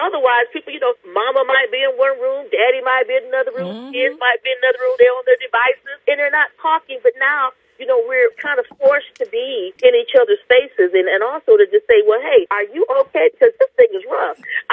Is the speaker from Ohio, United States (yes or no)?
yes; Toledo, Ohio, United States; But I grew up in Toledo, so I was like less than an hour from Detroit. So I had a lot of Detroit influences, okay?